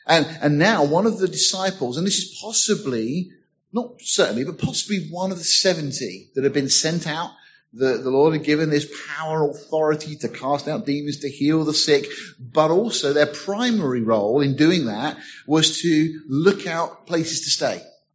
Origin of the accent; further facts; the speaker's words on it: Deal, South East England, United Kingdom; growing up in Deal in Kent, I used to look out across the sea, and on a clear day you can see France quite easily.